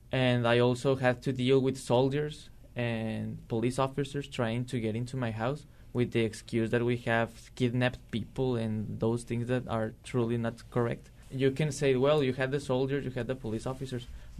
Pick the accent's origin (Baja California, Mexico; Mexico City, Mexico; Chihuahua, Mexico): Chihuahua, Mexico; Ciudad Juárez; We come from Ciudad Juarez, which is bordered with El Paso, Texas. Ciudad Juarez is on the north side of the country